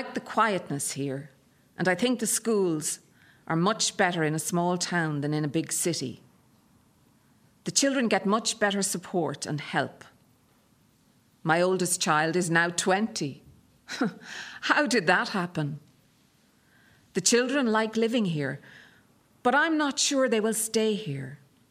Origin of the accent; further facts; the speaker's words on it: Nigeria; moved away as an adult; now in Ireland; I came here in 2010 from Nigeria. I wanted a quiet place to raise my kids. I had lived in Dublin and Wexford and Wicklow and Portlaoise. I needed to leave Nigeria